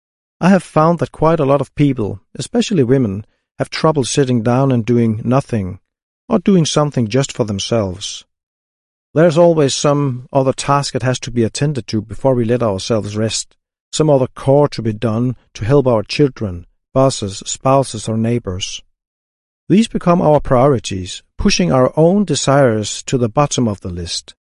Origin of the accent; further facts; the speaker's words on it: Odense, Southern Denmark, Denmark; English is a second language; I was born and raised in Odense, Denmark's third largest city and the childhood home of fairy tale writer Hans Christian Andersen.